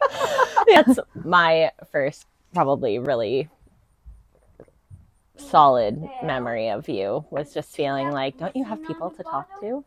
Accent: Peterborough, East of England, United Kingdom; I'm from Peterborough. I've grown up here. This is my town.

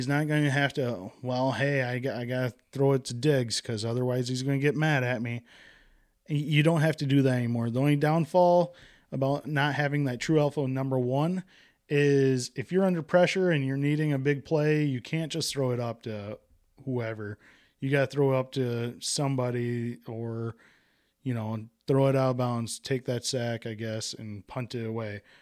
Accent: Wisconsin, United States; I know I'm a Green Bay fan, yes, and I'm from Wisconsin.

